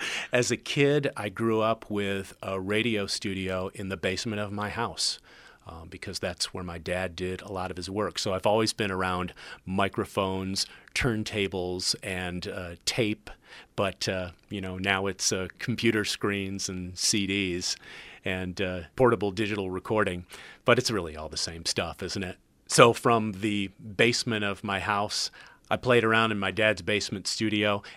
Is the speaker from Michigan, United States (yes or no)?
yes; Detroit, Michigan, United States; radio was always a big part of my background growing up in the Detroit area.